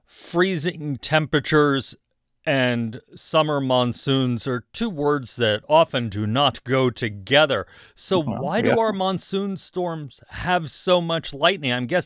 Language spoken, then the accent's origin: English; Florida, United States; I grew up in Florida, so I'm familiar with lightning there